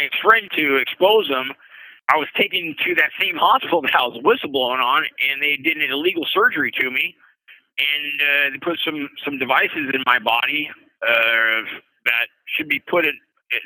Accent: Seattle, Washington, United States; Hey, I'm from Seattle, Washington.

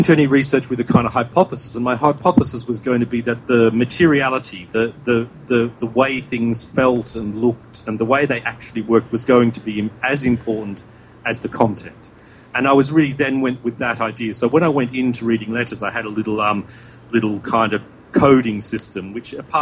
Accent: Australia; and I grew up in Australia, and so I was back there

